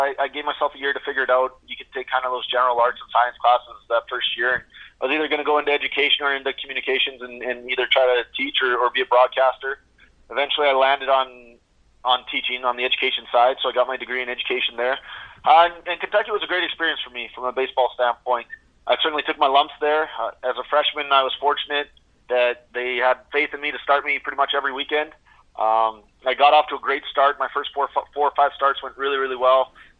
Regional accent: North Battleford, Saskatchewan, Canada; I grew up in North Battleford, Saskatchewan, and they had a senior men's team here

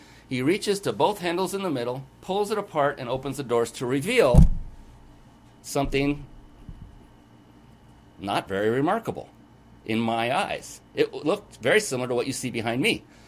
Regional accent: West Coast, United States; now in Los Angeles, United States; I'm from the West Coast. We're doing this live from near Los Angeles in California.

